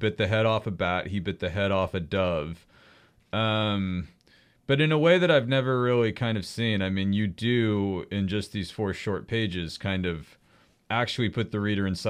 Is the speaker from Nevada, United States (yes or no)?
yes; Reno, Nevada, United States; Well, so I grew up in Reno, Nevada, and I was really into